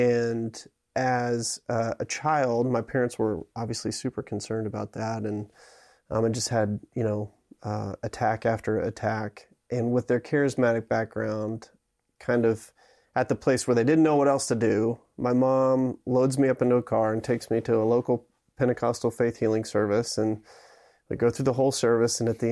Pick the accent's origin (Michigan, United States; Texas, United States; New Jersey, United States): Texas, United States; I was raised in Texas, right outside of Dallas, and I was very much raised in a deeply religious, deeply evangelical culture.